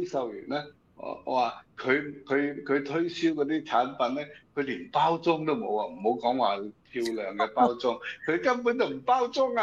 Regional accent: China

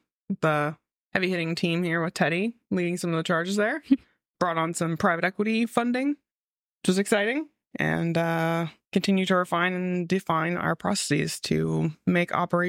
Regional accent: Columbus, Ohio, United States; From Columbus. Went to school locally on the southwest side of Columbus.

